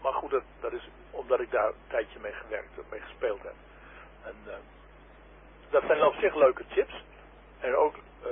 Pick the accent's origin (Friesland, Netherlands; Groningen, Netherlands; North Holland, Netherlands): Groningen, Netherlands; Haren; het is, ik kom uit Haren. Ik woon in Haren. Geboren in stadje, Groningen.